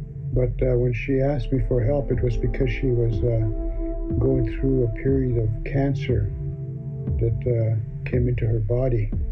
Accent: Sturgeon Lake First Nation, Saskatchewan, Canada; now in Saskatoon, Canada; I come from Sturgeon Lake First Nation, but I've moved around a lot in my life. And right now I reside in Saskatoon, so this is where I live most of the time. But right now I'm telling this story from Valmarie, Saskatchewan. Southwest.

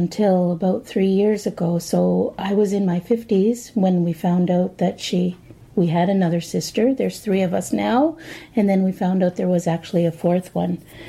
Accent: Tyendinaga, Ontario, Canada; Kunyunkehaga, I'm from the Mohawk Nation. And Tagayantanega or Gundeke Tkidrono means I'm from Tayandanega.

